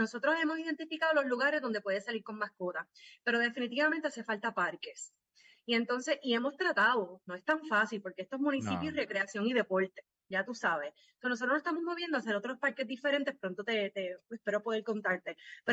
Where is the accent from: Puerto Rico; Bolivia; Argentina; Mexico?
Puerto Rico; Nosotros somos sato. Nosotros somos la combinación de tres razas. O sea que orgullosamente soy una sata puertorriqueña.